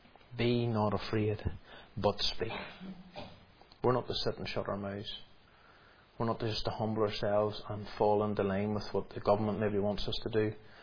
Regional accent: United Kingdom; We are servants of God. We are British, yes.

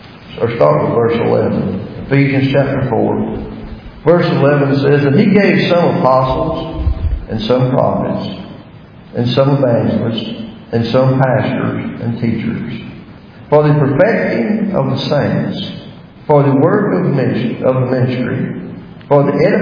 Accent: South Carolina, United States; I remember the church that I grew up in down in South Carolina.

